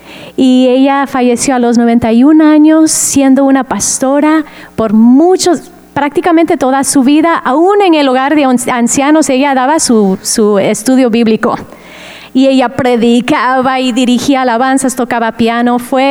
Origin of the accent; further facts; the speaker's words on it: United States; Spanish is a second language; soy gringa, soy americana, así que el español no es mi primer lengua.